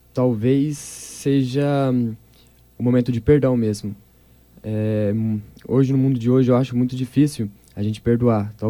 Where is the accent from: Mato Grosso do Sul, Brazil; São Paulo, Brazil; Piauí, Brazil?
Mato Grosso do Sul, Brazil; Itaporã; De Itaporã.